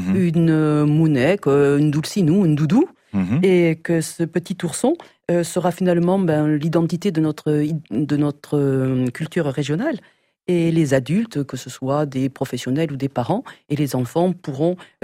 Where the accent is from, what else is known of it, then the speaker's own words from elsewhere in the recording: Hauts-de-France, France; je suis une vraie ch'ti. Une vraie de vraie. Une vraie de vraie, oui, dans le vrai Nord.